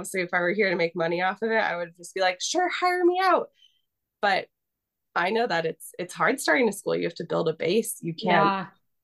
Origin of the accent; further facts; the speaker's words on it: Spokane, Washington, United States; Growing up in Spokane, the school I was with, the Heron School, they actually had two locations.